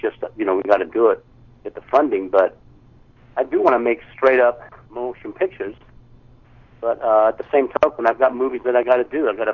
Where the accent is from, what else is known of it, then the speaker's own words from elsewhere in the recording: Roswell, New Mexico, United States; You know, I grew up in Roswell, so that's my hometown